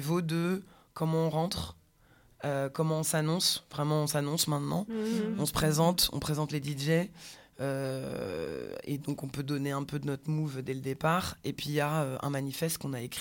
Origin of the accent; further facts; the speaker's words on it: Île-de-France, France; on est nés ici, hein, on est des produits de banlieue hein, quand même, un peu, pure produits de banlieue parisienne